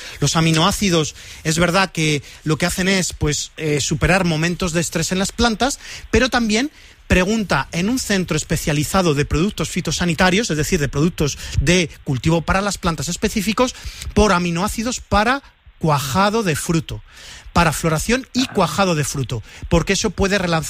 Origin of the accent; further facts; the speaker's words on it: Valencian Community, Spain; Yo a ti te voy a recomendar como buen valenciano el cumquat.